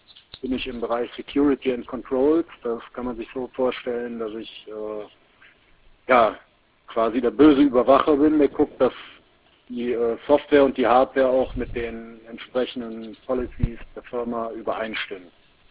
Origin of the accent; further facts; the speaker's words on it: Cologne, North Rhine-Westphalia, Germany; Ich komme aus Köln.